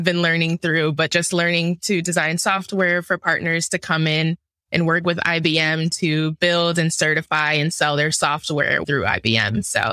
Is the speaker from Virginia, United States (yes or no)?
no; Florida, United States; now in Raleigh, United States; I'm a UX designer based in Raleigh, North Carolina. I'm originally from Florida, went to school in Orlando.